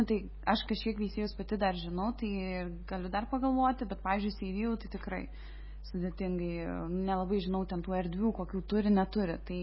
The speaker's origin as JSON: {"language": "Lithuanian", "town": "Lazdijai", "region": "Alytus County", "country": "Lithuania", "lives_now": "Vilnius, Lithuania", "said": "Esu iš Lazdijų, bet gyvenu Vilniuje, tai ir jeigu pamatysiu tą anketą, tai pildysiu kaip Lazdijietė ir ten Veisiejietė."}